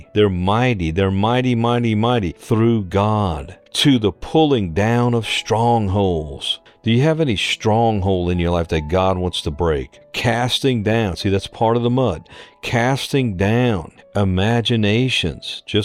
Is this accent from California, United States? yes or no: no; New Orleans, Louisiana, United States; You know, I grew up in New Orleans, and the water table, all of the Louisiana people can understand this.